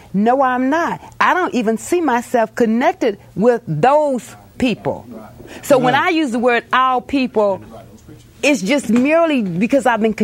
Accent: Chicago, Illinois, United States; born there; I was born in Chicago, Illinois.

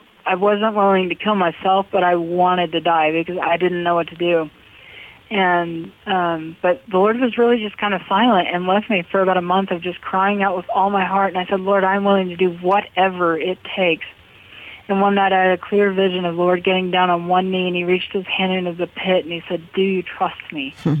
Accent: Oklahoma, United States; I didn't know he was the president of the university here in my hometown, Oklahoma Wesleyan University.

